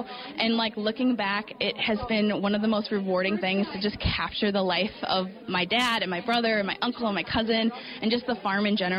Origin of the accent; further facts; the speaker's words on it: Big Bend, Wisconsin, United States; Yes, so I am from Big Bend, Wisconsin in Waukesha County. I grew up on my family's beef and crop farm.